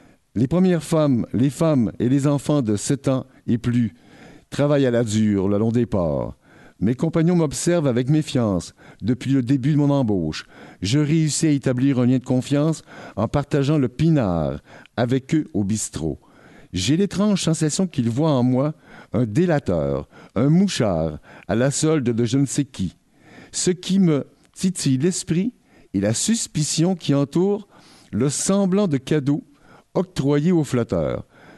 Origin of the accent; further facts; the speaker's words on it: Quebec, Canada; Moi, je suis Québécois et je suis très fier du Québec.